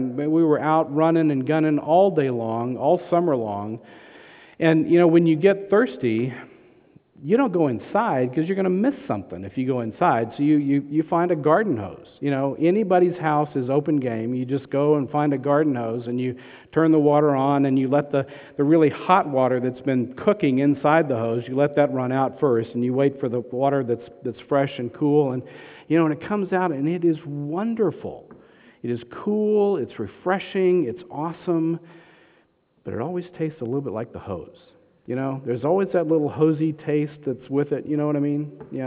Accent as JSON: {"language": "English", "region": "Texas", "country": "United States", "tie": "born or raised there", "said": "You know, I grew up in Texas. Most of you know that. In summertime, man, it's hot."}